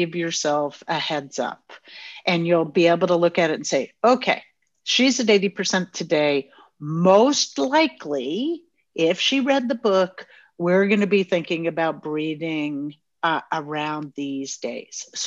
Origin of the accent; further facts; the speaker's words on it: New York, United States; I just drove to Texas. We're from New York.